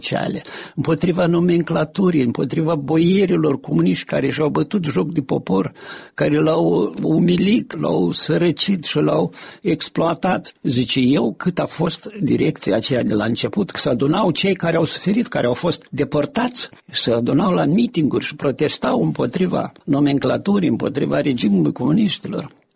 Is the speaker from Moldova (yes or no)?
yes; Transnistria, Moldova; Vreau să spun chiar în satul meu, care este în zona separatistă, eu când merg și stau de vorbă cu oamenii